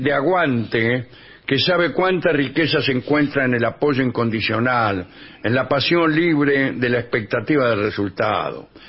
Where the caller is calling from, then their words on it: Córdoba, Argentina; de Córdoba, capital. Soy un intermitente e infiel oyente desde hace muchos años.